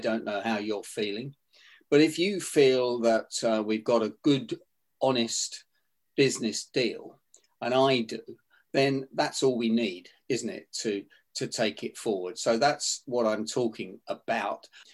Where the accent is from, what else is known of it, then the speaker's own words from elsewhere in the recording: London, United Kingdom; I was brought up in Northwest London, and that's pretty rough area in the 50s and 60s.